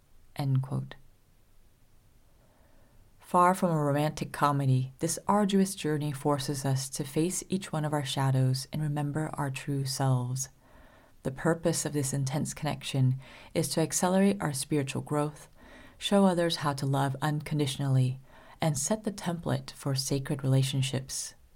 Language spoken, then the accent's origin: English; California, United States; Though I was born and raised in California, I never felt like I belonged anywhere. My American identity often clashed with my Vietnamese identity